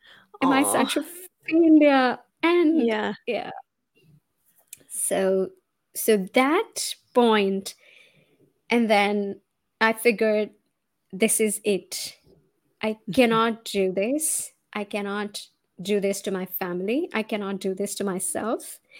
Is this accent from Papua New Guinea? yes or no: no; India; now in Seattle, United States; I'm originally from India. Currently, I'm based in Seattle.